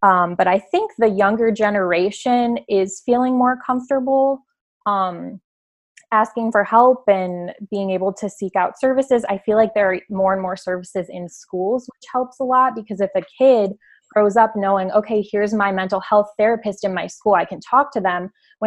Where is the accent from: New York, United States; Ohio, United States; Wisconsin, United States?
Ohio, United States; Akron; So I grew up in Akron, Ohio, and I attended for my undergraduate degree, a Catholic college called John Carroll